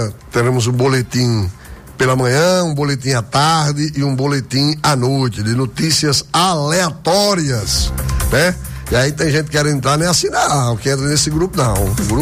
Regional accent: Rio Grande do Norte, Brazil; eu sou potiguar, né?

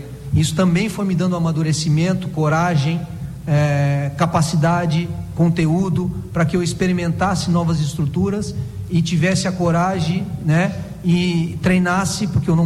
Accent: Rio Grande do Sul, Brazil; eu sou da aldeia lá do Rio Grande do Sul, né?

